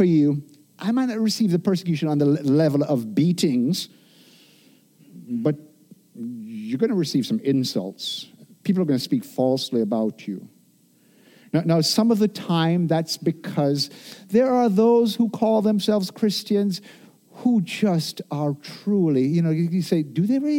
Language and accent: English; Jamaica; I grew up in Jamaica. It's a Christianized nation